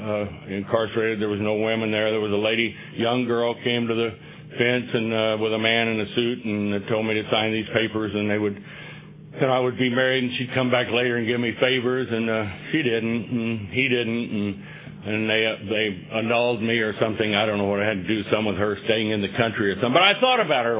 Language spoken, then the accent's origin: English; Texas-Oklahoma panhandle, United States; born there; And I was born in the Texas-Oklahoma panhandle, kind of no man's land out there.